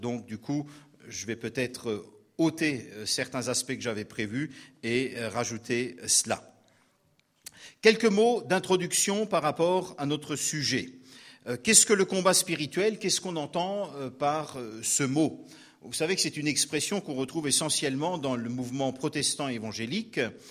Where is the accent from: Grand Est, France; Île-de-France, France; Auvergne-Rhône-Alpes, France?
Grand Est, France; je suis alsacien. Nous avons des origines dans la famille suisse-almanique.